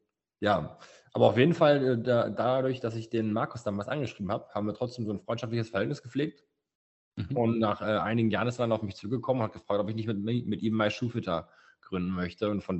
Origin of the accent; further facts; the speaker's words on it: Hamm, North Rhine-Westphalia, Germany; ich bin 27 Jahre jung, ich komme aus Hamm, das ist ein kleines Städtchen, so klein ist es gar nicht, mit 180.000 Einwohnern, aber neben Dortmund und Münster.